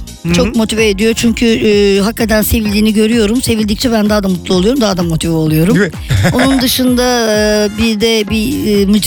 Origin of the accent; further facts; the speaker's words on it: Kadıköy, Istanbul, Turkey; Onun için ben Kadıköylüyüm.